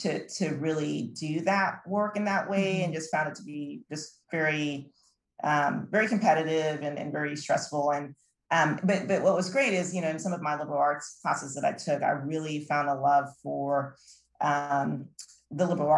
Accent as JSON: {"language": "English", "town": "St. Croix", "country": "U.S. Virgin Islands", "tie": "born or raised there", "moved": "as an adult", "said": "So I am from the Caribbean or Caribbean, depending on how you want to say that. I was born in St. Croix, which is one of the U.S. Virgin Islands. So I am U.S. by birth, although from the Caribbean. I went to high school there"}